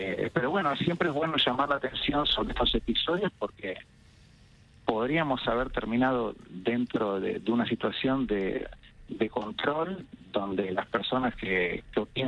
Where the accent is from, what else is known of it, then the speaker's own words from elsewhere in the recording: Argentina; Pues yo soy un argentino que trabajo como vos, ganamos en pesos